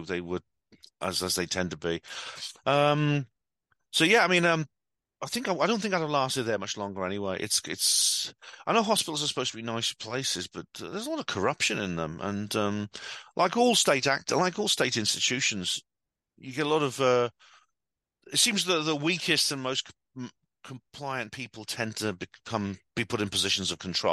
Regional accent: Aberystwyth, Wales, United Kingdom; Yeah, I come from West Wales. I was born in Aberystwyth, West Wales. My fa father was from a Bristol Welsh family. My mother was a Dutch woman who met my dad in Birmingham when they both lived in Birmingham.

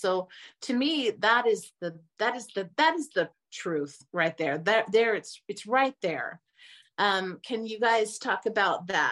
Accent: Dallas, Texas, United States; now in Arizona, United States; I grew up in Dallas, now I'm in Arizona

